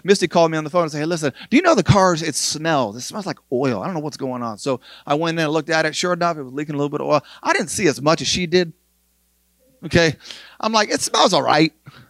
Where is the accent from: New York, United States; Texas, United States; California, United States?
New York, United States; The guy was from Philadelphia and I was from New York